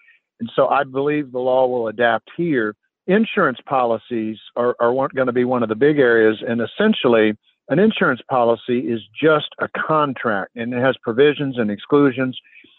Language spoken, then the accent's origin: English; Texas, United States; My home state of Texas, the governor has said, you don't have to wear a mask